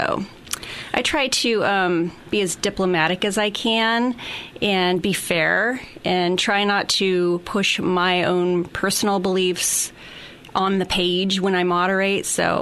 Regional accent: Medford, Oregon, United States; also born or lived in Seattle / Los Angeles; Yes, I grew up in the Valley. I graduated from North Medford High School. Spent a little time out of the area. I lived in Seattle and Los Angeles for a while, but had to come back

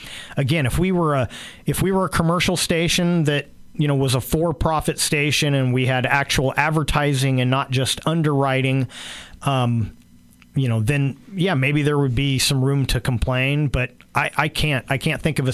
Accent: California, United States; I grew up in the Bay Area

